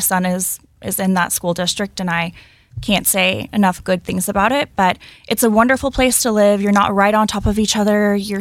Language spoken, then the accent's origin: English; Angleton, Texas, United States; now in Cypress, United States; But me specifically, I grew up in Angleton. I went to school in Huntsville at Sam Houston, and I live in Cypress now.